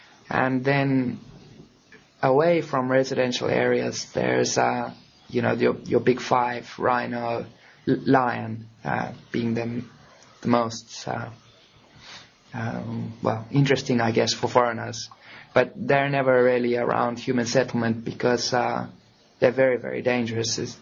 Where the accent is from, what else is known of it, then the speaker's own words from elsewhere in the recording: Harare, Zimbabwe; growing up in Zimbabwe was lekker, as we say there.